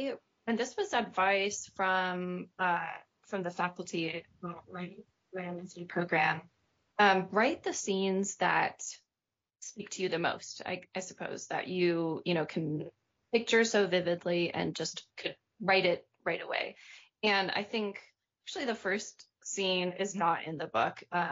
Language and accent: English; California, United States; You know, it's a very different climate than in India, but I feel, as a Californian, I'm pretty connected to nature.